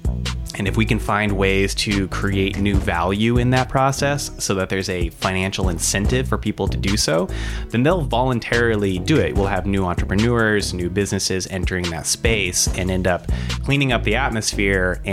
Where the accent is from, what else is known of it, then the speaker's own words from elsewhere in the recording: Phoenix, Arizona, United States; now in Seattle, United States; Yeah, I grew up in Phoenix, Arizona. My family's from California, and I live in Seattle now. So I'm a person of the West